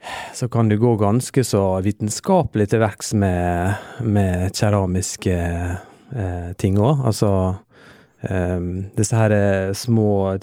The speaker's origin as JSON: {"language": "Norwegian", "town": "Ålesund", "region": "Møre og Romsdal", "country": "Norway", "said": "Jeg kommer jo fra Ålesund"}